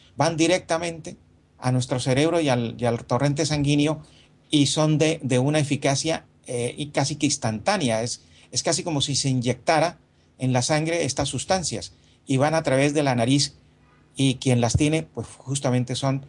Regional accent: Colombia; Nosotros en Colombia tenemos dos tipos de zapote

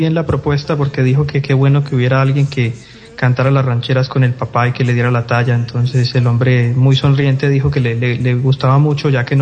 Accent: Medellín, Antioquia, Colombia; Yo soy de Medellín, Colombia, tengo 26 años

